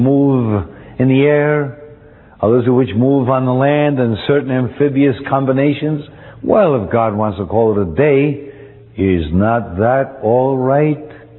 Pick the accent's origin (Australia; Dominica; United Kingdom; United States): United States; Missouri; I'm from Missouri, you're going to have to show me how He did it.